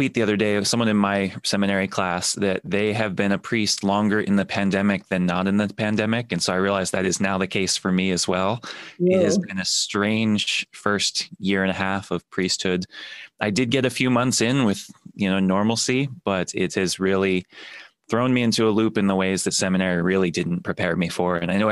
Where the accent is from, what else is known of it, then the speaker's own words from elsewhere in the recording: Pennsylvania, United States; also born or lived in North Carolina; I'm from Pennsylvania and North Carolina.